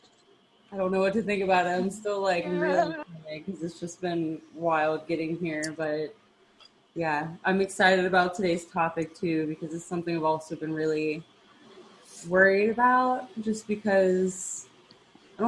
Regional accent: Cincinnati, Ohio, United States; I'm from Cincinnati, Ohio.

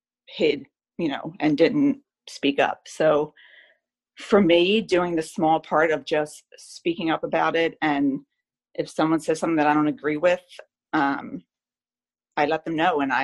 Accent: Philadelphia, Pennsylvania, United States; I grew up in Northeast Philly, but it was a very white neighborhood back then. Mostly Irish and German.

